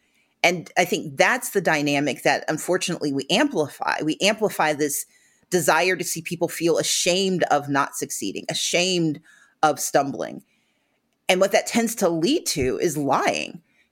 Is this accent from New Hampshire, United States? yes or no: no; Mississippi, United States; I grew up poor in Mississippi, which is the beginning of a blues song, I'm certain.